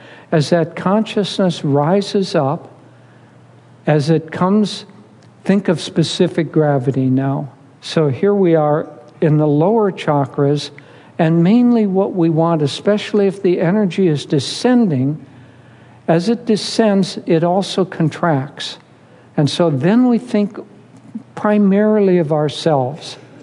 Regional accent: Minnesota, United States; I grew up in Minnesota. Apparently, there's a huge mall there, mega mall there.

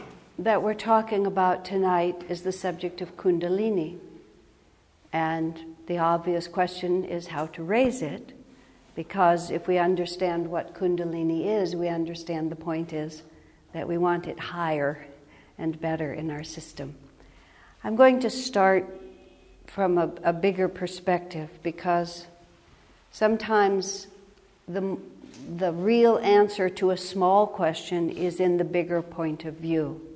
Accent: United States; I was raised in America. I didn't travel outside of the U.S. until after I got married.

